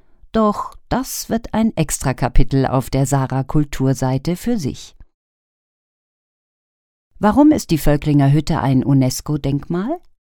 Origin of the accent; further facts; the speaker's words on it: Saarland, Germany; Hier im kleinen Saarland, meiner Heimat, gibt es einen fantastischen Ort